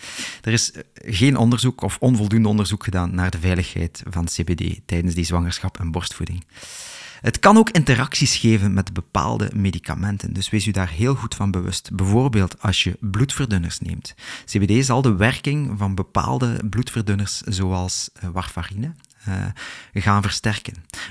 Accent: Flanders, Belgium; accent: Flemish; dus excuseer mij voor mijn Vlaams accent.

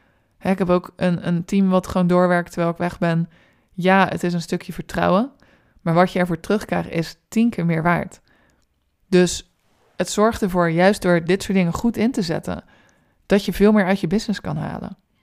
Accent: Rotterdam, South Holland, Netherlands; Ik ben een Rotterdamse.

